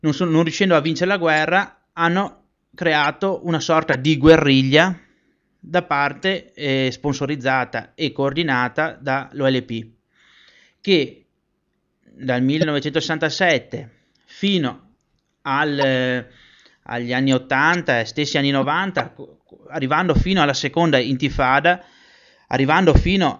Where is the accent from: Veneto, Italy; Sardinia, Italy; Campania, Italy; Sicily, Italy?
Veneto, Italy; se a noi come Veneti venisse data la possibilità di riproclamare la Veneta Serenissima Repubblica in anche solo una provincia dell'attuale Veneto, noi lo faremo.